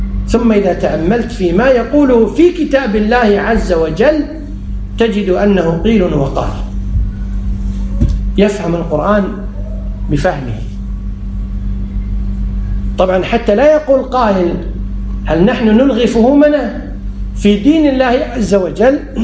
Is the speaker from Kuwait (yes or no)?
yes; Kuwait; عندنا في الكويت دستور، في كل مكان في دستور.